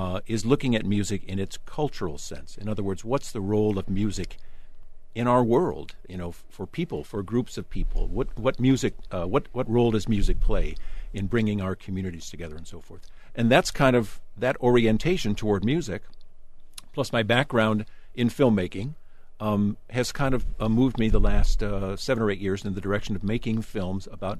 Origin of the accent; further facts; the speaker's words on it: St. Louis, Missouri, United States; also born or lived in Los Alamos / Boston; now in Tucson, United States; Grew up in St. Louis, graduated from the University of Missouri in 1975. I lived briefly in Los Alamos, New Mexico with my wife, then lived in Boston